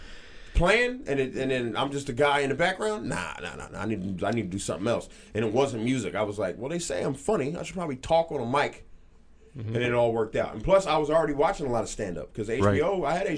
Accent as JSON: {"language": "English", "town": "Philadelphia", "region": "Pennsylvania", "country": "United States", "tie": "born or raised there", "also_born_or_lived": "California", "said": "I was born in Cali, grew up in Philly."}